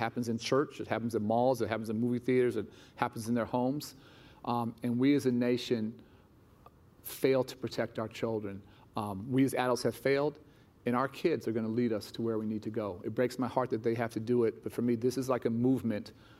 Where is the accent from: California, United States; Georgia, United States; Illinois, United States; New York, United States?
Illinois, United States; Chicago; a trauma surgeon 2 weeks ago in my hometown of Chicago gets murdered doing her job.